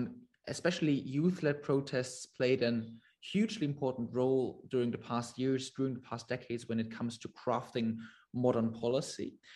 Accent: Germany; now in London, United Kingdom; I'm a film director. I'm currently based in London. I'm originally from Germany.

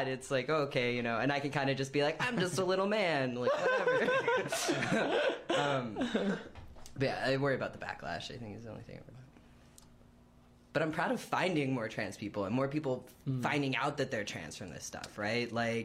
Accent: United States; I mean, you know, I'm from the States

